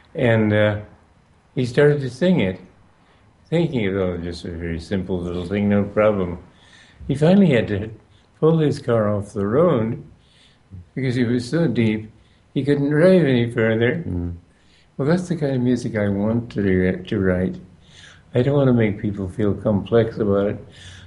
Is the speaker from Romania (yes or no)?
yes; Romania; English is a second language; moved away; I was born in Romania. So I grew up learning Romanian, German, and English. Then they sent me to school in Switzerland where I learned French.